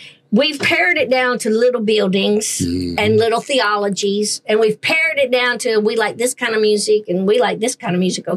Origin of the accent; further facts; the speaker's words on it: Nashville, Tennessee, United States; I come from Nashville, Tennessee. There's a honky tonk on every corner.